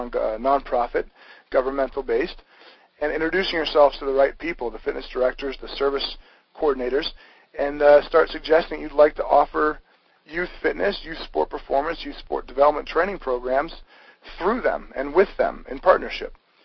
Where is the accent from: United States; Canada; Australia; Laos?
Canada; Every community nationwide, and I'm from Canada, so I can substantiate worldwide